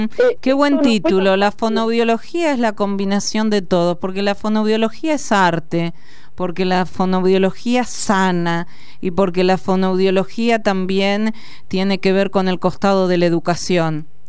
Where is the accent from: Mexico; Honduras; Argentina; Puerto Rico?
Argentina; Carlos Casares, Buenos Aires Province; now in Buenos Aires, Argentina; yo soy de Carlos Casares, entonces los fines de semana largo yo venía a Capital. Para nosotros el viaje era venir a Capital. Mirá las vueltas de la vida, desde que vine a estudiar, después me quedé aquí en Capital a vivir.